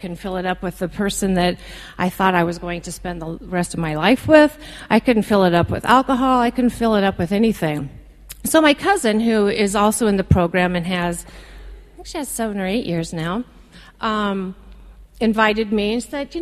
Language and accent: English; Midwest, United States; I grew up in the Midwest, started drinking when I was 13